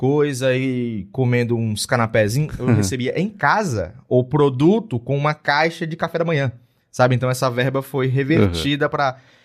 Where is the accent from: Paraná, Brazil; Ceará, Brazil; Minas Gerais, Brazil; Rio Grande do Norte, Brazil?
Ceará, Brazil; Fortaleza; sou de Fortaleza.